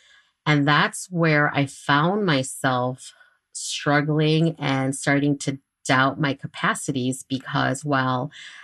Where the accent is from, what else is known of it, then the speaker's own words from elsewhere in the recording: Chicago, Illinois, United States; I am from Chicago. I am a Chicago native. My parents came to the U.S. from Michoacán, Mexico. I grew up on the north side of the city.